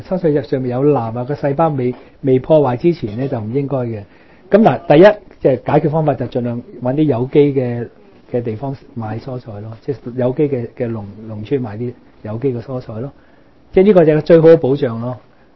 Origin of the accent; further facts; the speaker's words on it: China; 咁我哋慣啊嘛，我中國人都食